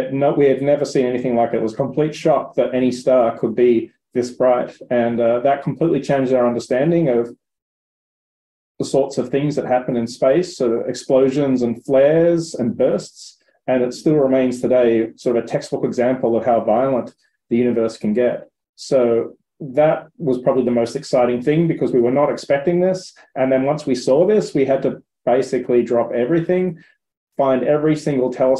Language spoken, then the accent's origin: English; Australia; also born or lived in United States; now in Canada; I grew up in Australia. I worked in the United States for 10 years, and then I went back to Australia for 10 years. And now I've been in Canada for almost 10 years.